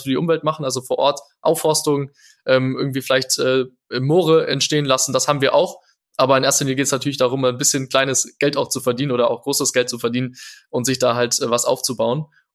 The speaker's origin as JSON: {"language": "German", "town": "Frankfurt", "region": "Hesse", "country": "Germany", "said": "ich komme aus Frankfurt"}